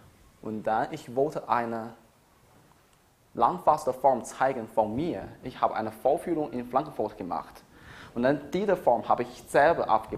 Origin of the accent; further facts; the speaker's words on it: China; German is a second language; now in Bayreuth, Germany; Ich komme aus China. Ich promoviere in Bayreuth Uni.